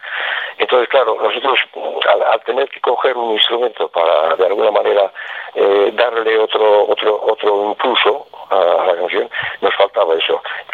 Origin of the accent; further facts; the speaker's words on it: Orio, Basque Country, Spain; una vez me acuerdo que aquí en Orio, en mi pueblo, era un verano